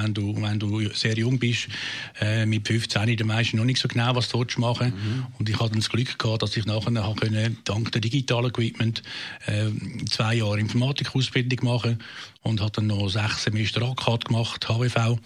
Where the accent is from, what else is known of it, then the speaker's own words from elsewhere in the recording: Adliswil, Zurich, Switzerland; Also, ich bin in Adiswil aufgewachsen.